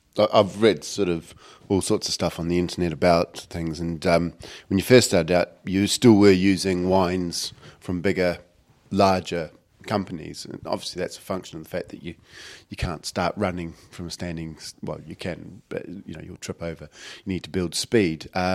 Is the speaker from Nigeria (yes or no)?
no; New Zealand; being a Kiwi